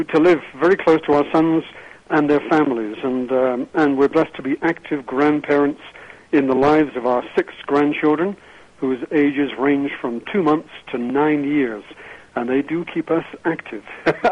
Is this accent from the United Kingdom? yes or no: yes; Bristol, South West England, United Kingdom; I'm not from these parts originally. I was telling someone before the call started, my hometown is Bristol in England, born there 65 years ago